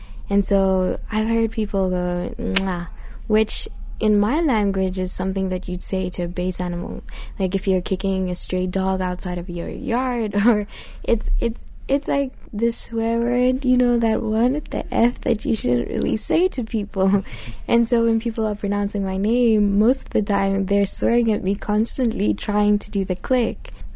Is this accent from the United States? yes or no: no; Botswana; I'm from Botswana.